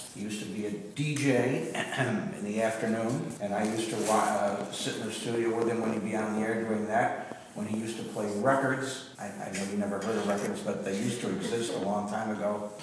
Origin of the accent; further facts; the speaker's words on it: Rochester, New York, United States; now in Boston, United States; Well, originally, I am not from Massachusetts. I grew up in Rochester, New York, as a matter of fact.